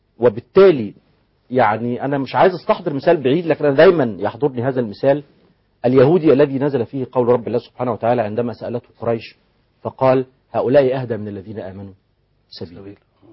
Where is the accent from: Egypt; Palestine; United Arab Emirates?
Egypt; احنا عندنا في مصر